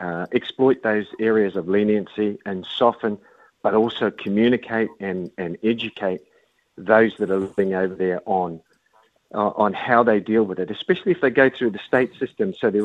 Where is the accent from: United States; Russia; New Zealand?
New Zealand; now in Australia; no, I'm a New Zealander.